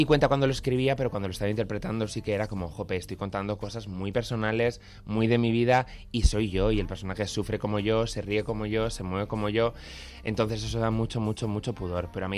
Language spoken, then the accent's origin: Spanish; Spain; tenemos un lenguaje súper rico, un montón de acentos diferentes, y somos españoles y es maravilloso